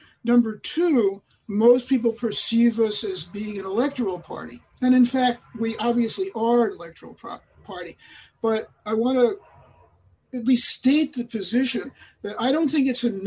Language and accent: English; California, United States; So I'm also from California.